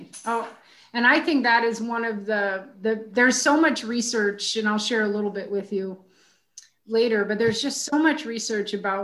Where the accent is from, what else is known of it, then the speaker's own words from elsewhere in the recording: Washington, D.C. area, United States; I grew up just outside of the Washington, D.C. area.